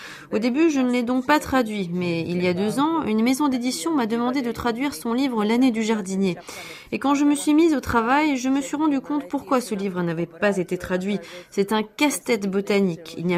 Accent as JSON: {"language": "French", "country": "Czechia", "first_language": "Czech", "second_language": "French", "moved": "yes", "said": "La plupart du temps, j'allais dans les écoles allemandes. Mais c'était ma langue maternelle et elle est restée en moi. Évidemment, je fais des fautes, mais les rédacteurs sont là pour me corriger. Le retour a été d'ailleurs assez déprimant pour moi parce que je suis arrivée encore sous le communisme et Prague était tellement triste"}